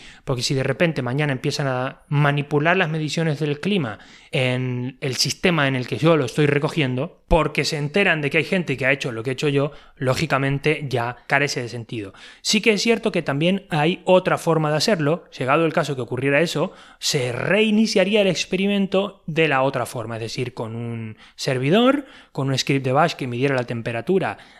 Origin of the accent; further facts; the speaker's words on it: Necochea, Buenos Aires Province, Argentina; now in Spain; Una medición de la temperatura en mi ciudad de origen en Argentina, que es Necochea, y una medición de la temperatura en el País Vasco, ¿no?